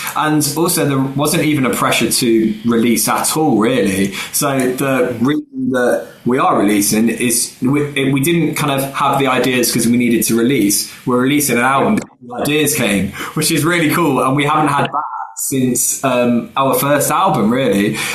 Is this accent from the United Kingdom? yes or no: yes; Derby, East Midlands, United Kingdom; I mean, I know Sheffield well because I'm from Derby.